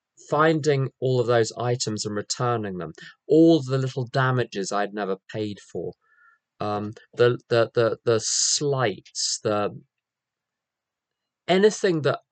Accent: United Kingdom; Being British, these were low key, undramatic

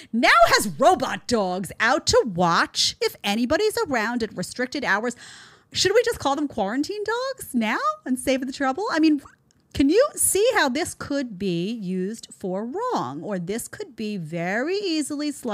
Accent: New York City, New York, United States; I would not live in New York City. I came from New York City. I love my city.

